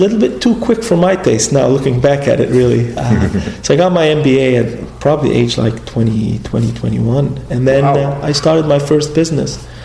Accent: Beirut, Beirut Governorate, Lebanon; moved away as an adult; I was born and raised in Beirut. My family originally comes from Tripoli, but we never lived there. We lived in Beirut most of our life. And I was there until 87, graduated high school, and came straight to the U.S., Northern Virginia.

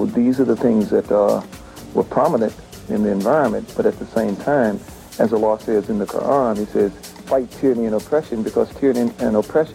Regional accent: the South, United States; just the things that was instilled in us as youngsters growing up in the South

